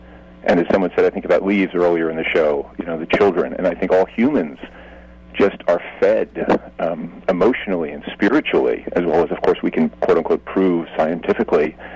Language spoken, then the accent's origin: English; New York, United States; I'm a kid from New York who always felt calmer when I went out to the country north of New York City